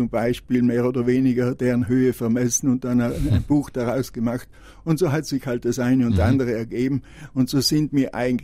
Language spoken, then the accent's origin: German; Sterzing, Trentino-Alto Adige, Italy; Ich bin ein Sterzinger.